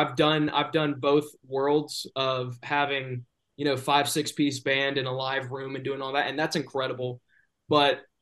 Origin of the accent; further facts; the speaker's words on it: the South, United States; I mean, I am from the South, but I think songwriter-wise, he's up there